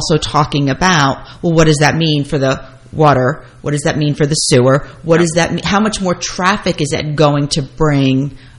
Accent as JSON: {"language": "English", "town": "Clinton", "country": "United States", "tie": "born or raised there", "said": "You know, listen, I grew up in Clinton, so I knew what I was getting when I was coming back"}